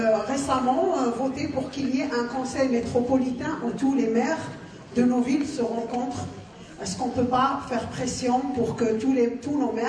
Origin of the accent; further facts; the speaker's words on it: Algeria; J'ai eu l'électricité qu'à l'âge de 13-14 ans, dans mon bled au désert d'Algérie.